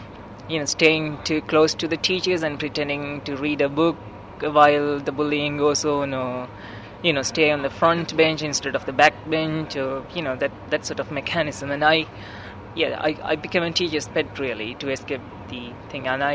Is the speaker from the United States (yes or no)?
no; Sri Lanka; I come from Sri Lanka and I'm 22 years old.